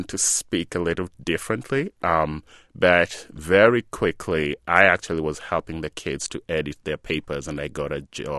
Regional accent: Nairobi, Kenya; Actually, I grew up in Kibera, and we joke about it. The people in Kibera, we call ourselves chokoras, which means scavengers. We are left to scavenge whatever we can get in Nairobi

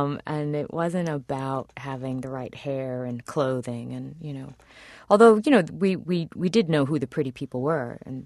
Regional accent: Flushing, New York, United States; born or raised there

